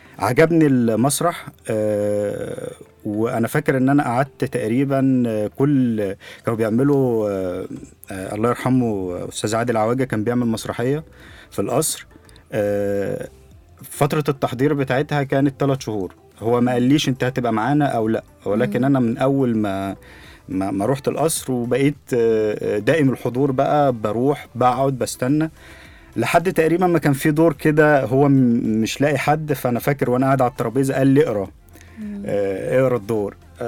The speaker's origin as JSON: {"language": "Arabic", "town": "Faiyum", "region": "Faiyum Governorate", "country": "Egypt", "said": "انا من الفيوم. فشويه يعني مش صعيد قوي"}